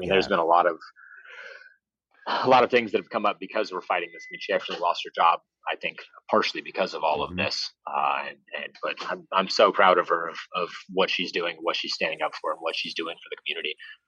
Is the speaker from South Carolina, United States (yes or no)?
no; Ohio, United States; I mean, I grew up in Ohio. It was a whole different ballgame.